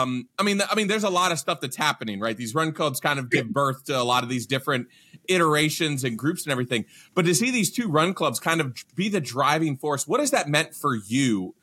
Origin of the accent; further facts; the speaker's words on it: Virginia Beach, Virginia, United States; I moved in 2020, you know, when I grew up in Virginia Beach.